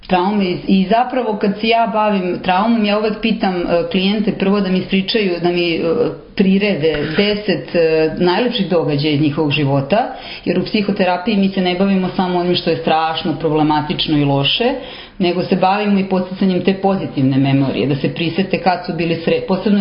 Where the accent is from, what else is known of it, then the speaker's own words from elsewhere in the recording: Serbia; Ja bih čak rekla da vam kažem, kod nas u Srbiji da je do sedme godine.